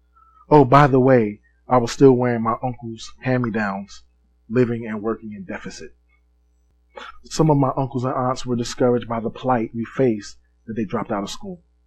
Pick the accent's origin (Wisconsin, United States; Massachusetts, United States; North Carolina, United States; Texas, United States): North Carolina, United States; born there; I was born in Lenoir County, North Carolina, to Nellie Marie and James T.